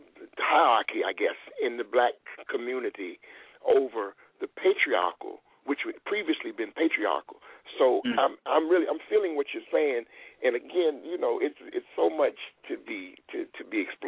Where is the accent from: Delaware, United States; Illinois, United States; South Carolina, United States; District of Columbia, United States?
District of Columbia, United States; Washington; growing up in the nation's capital, born and raised in Washington, D.C.